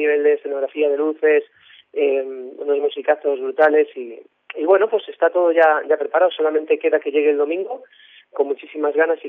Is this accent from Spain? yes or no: yes; Cantabria, Spain; born there; now in Madrid, Spain; soy cántabro de nacimiento, pero llevo muchos años viviendo en Madrid